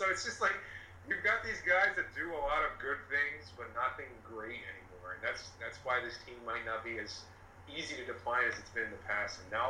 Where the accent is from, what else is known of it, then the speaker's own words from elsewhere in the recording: United States; I grew up in the United States. I know what chicken McNugget is.